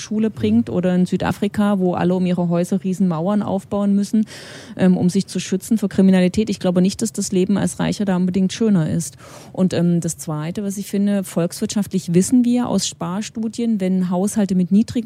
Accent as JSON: {"language": "German", "region": "eastern Germany", "country": "Germany", "said": "ich komme ja aus dem Osten"}